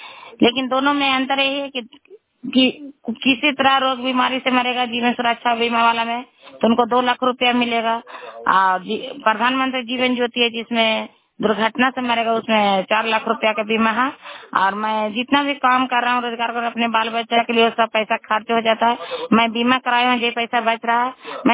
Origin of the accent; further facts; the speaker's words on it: Nalanda, Bihar, India; नालंदा जिला कराई ब्लॉक के निवासी हूँ